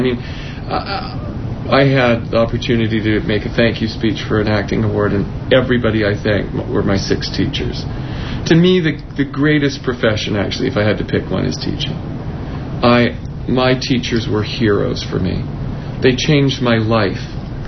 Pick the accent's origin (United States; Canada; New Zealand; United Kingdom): Canada; Vancouver, British Columbia; also born or lived in Edmonton; But originally I grew up in Vancouver. Oh. Spent a lot of time in Edmonton doing my graduate work where it was minus 40 degrees.